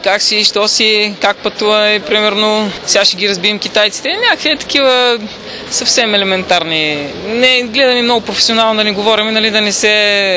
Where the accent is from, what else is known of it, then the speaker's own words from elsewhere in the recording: Varna, Varna Province, Bulgaria; Аз съм принципно от Варна.